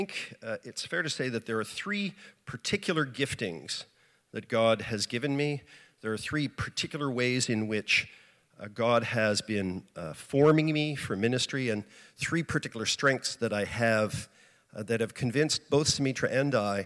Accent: Nova Scotia, Canada; also born or lived in British Columbia; now in Toronto, Canada; I'm originally from Nova Scotia, but I moved to BC about 25 years ago.

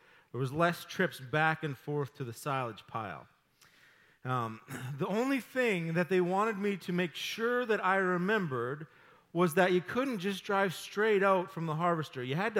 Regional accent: Dawson Creek, British Columbia, Canada; Growing up in Dawson Creek, I had an ample opportunity to work for the local farmers to make money while I was in high school and even after that.

